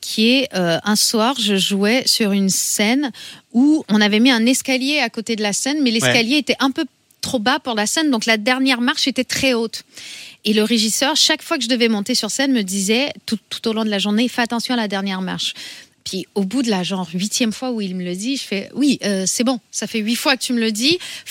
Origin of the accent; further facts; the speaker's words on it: New Brunswick, Canada; Et moi je suis donc une Acadienne aussi. On me dit souvent québécoise, mais je suis née au Nouveau-Brunswick. J'ai grandi d'ailleurs au Nouveau-Brunswick.